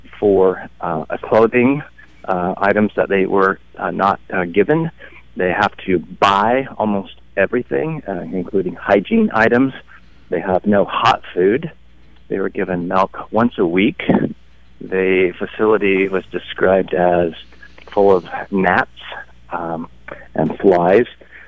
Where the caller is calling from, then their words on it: The Dalles, Oregon, United States; I'm calling from the Dalles, where we have our regional correctional facility called NorCor